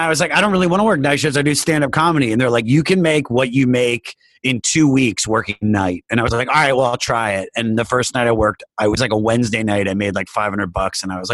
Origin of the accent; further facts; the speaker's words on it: Germantown, Maryland, United States; also born or lived in Baltimore; now in Los Angeles, United States; I'm from about 20 minutes north of Washington, D.C. in a town called Germantown. And then I said Baltimore for years because I lived in Baltimore for about 8 years before I moved to LA.